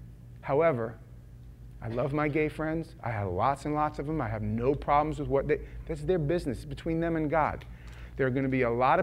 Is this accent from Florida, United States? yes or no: no; New York City, New York, United States; I grew up in Manhattan a lot of my life.